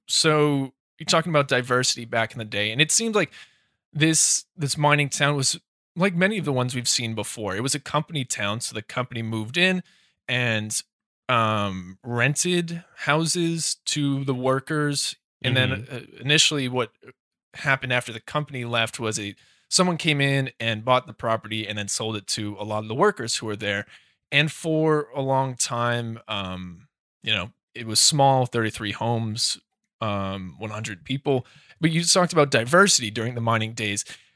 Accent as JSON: {"language": "English", "region": "New Hampshire", "country": "United States", "said": "And I can say that because I'm from New Hampshire, and we should be ashamed of our lack of diversity there."}